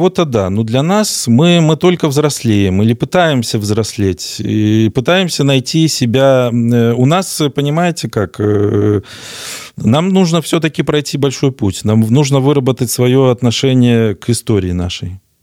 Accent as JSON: {"language": "Russian", "country": "Belarus", "said": "Ну, такие белорусы, такое наше поведение."}